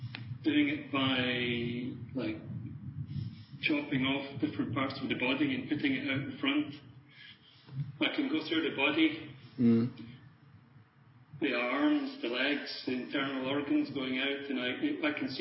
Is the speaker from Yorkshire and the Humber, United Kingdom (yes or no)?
no; Scotland, United Kingdom; accent: Scottish; now in Switzerland; I'm Scottish, living in Switzerland.